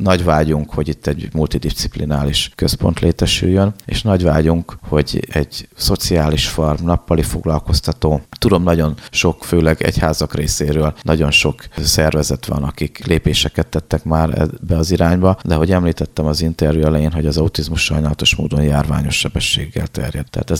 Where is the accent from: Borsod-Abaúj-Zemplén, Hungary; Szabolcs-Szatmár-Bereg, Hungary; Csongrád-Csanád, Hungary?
Szabolcs-Szatmár-Bereg, Hungary; Nyíregyháza; mivel itt nyíregyháziak vagyunk, nyíregyházi szervezetről van szó